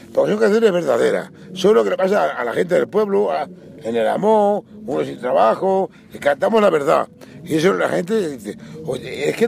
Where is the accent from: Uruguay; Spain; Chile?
Spain; Badajoz, Extremadura; Y que nosotros somos de Badajoz también.